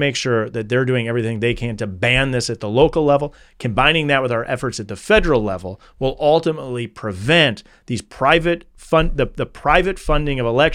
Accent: Wisconsin, United States; It unfortunately does not include my home state of Wisconsin.

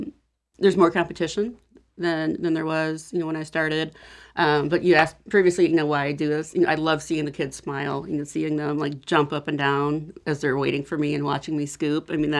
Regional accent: Wisconsin, United States; Well, you know, I am from Wisconsin, so I do like

